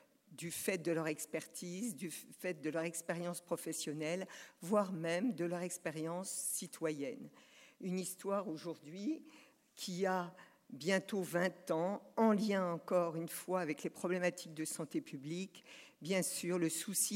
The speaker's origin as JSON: {"language": "French", "region": "Grand Est", "country": "France", "said": "je suis Lorraine. Mes origines, c'est le nord de la Meuse, d'un petit village à côté de Montmédy"}